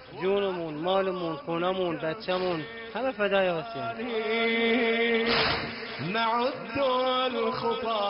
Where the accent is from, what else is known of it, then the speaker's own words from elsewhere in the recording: Darab, Fars, Iran; ما هم از شیراز شهرستان داراب اومدیم